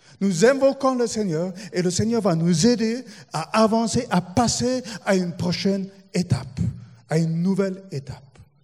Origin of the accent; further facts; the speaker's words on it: Germany; French is a second language; now in France; moi, en tant qu'Allemand, je l'ai découvert en France.